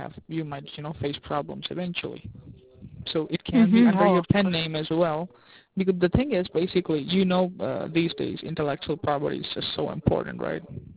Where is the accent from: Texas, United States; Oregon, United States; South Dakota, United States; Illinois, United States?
Illinois, United States; Rockford; Personally, I am from Illinois, Rockford.